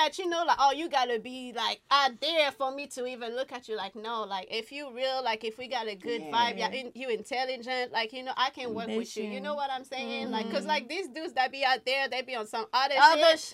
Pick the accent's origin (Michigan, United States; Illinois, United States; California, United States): Michigan, United States; Detroit; I'm from Detroit.